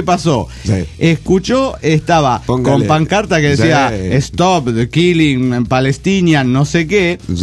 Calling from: Tultepec, State of Mexico, Mexico; de Tultepec, Estado de México.

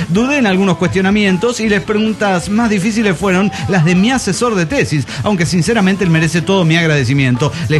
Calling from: Morelia, Michoacán, Mexico; de Morelia, Michoacán, México.

